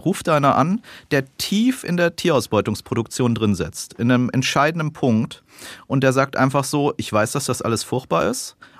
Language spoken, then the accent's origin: German; Bavaria, Germany; Ich bin im Chiemgau aufgewachsen, also wirklich so tiefstes Oberbayern.